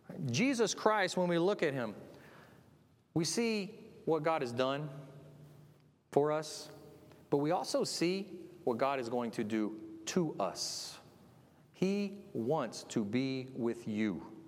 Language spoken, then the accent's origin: English; Pasadena, Texas, United States; I'm from Pasadena, Texas, so I'm extremely limited in words, right?